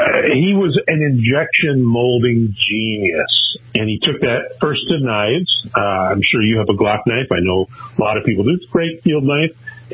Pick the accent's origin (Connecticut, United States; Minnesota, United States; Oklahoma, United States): Minnesota, United States; Minneapolis; I know St. Paul Police Department in Minnesota, right next to where I grew up in Minneapolis, was one of the first agencies that went to his handgun.